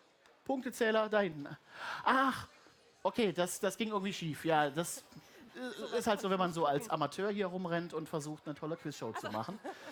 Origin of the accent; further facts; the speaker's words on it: Baden-Württemberg, Germany; So, ich komme ja aus Baden-Württemberg.